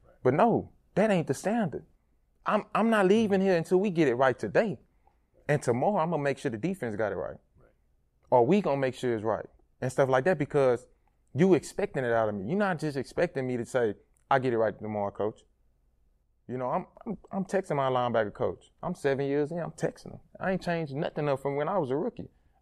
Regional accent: Port Arthur, Texas, United States; Man, it was, you know, it's a small community, but at the end of the day, it's Texas.

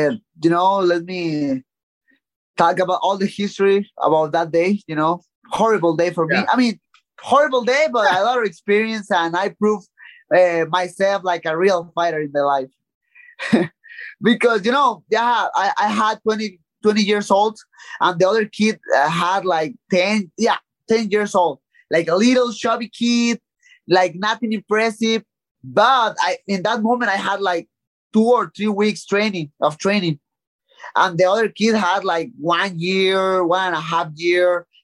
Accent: Tijuana, Baja California, Mexico; I'm from Tijuana and he lives there, I think so.

